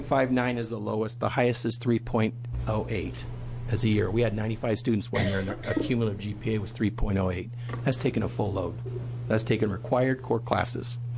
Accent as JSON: {"language": "English", "town": "Dallas", "region": "Oregon", "country": "United States", "said": "I'm from Dallas, Oregon."}